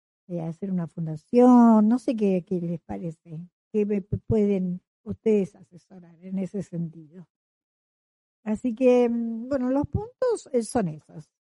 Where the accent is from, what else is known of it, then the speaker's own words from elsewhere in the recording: Isla Victoria, Neuquén, Argentina; ustedes saben que yo me crié en Isla Victoria, soy del Parque Nacional.